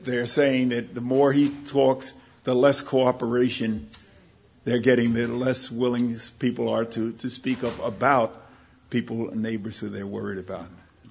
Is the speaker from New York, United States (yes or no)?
yes; New York, United States; I'm from New York. Our congregation is within Peter King's district.